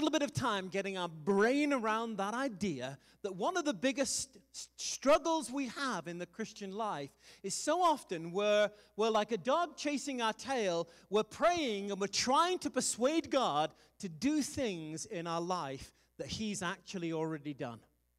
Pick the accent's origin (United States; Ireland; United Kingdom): United Kingdom; I don't know, it's probably just being British